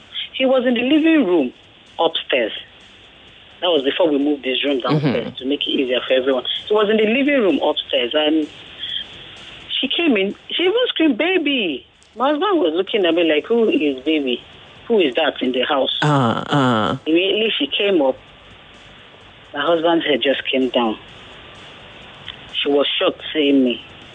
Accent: Lagos, Nigeria; Yeah, I was born and bred in Lagos.

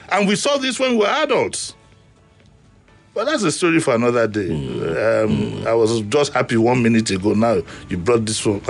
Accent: Nigeria; But I'm a Nigerian. I'm a patriotic Nigerian.

